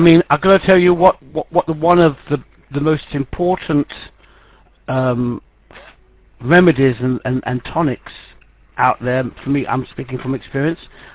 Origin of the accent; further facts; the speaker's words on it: London, United Kingdom; I know my capitals, although I'm a Londoner.